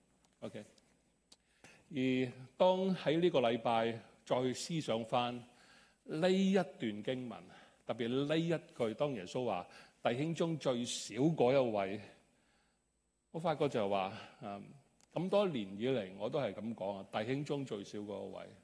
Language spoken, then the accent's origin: Cantonese; China; 我們中國人